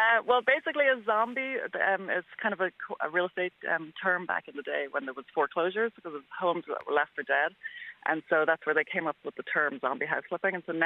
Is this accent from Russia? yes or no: no; Mullingar, Westmeath, Ireland; also born or lived in Dublin; So I was born in Mullingar, actually in Dublin, but from Mullingar, and my family lived near Multifarnham.